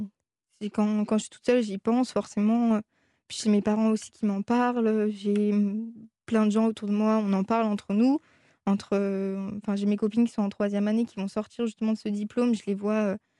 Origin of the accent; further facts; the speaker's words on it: Marseille, Provence-Alpes-Côte d'Azur, France; moved away as an adult; il y a 2 ans, j'ai fait des études à Paris, donc j'avais 18 ans. Mmh. Je suis partie de chez moi, de Marseille, dans une nouvelle ville, en quittant mes parents.